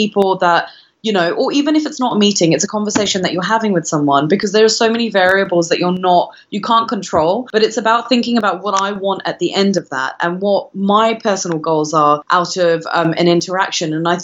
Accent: United Kingdom; My cultural background is I'm Indian, South Indian. My parents are originally from there and I was brought up in the UK, but I go back there pretty much about once a year.

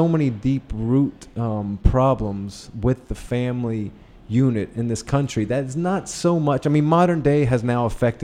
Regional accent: United States; I mean, I am an American and born here, raised here in different parts of the U.S.

